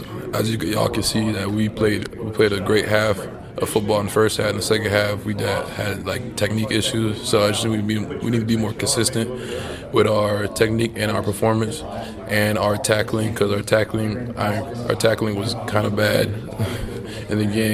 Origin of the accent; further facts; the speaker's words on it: Miami, Florida, United States; I'm from Miami, Florida. I went to Christopher Columbus High School.